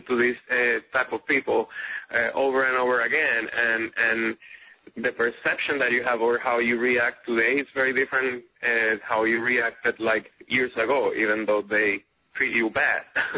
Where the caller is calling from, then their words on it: Philadelphia, Pennsylvania, United States; How are you? I'm calling from Philadelphia.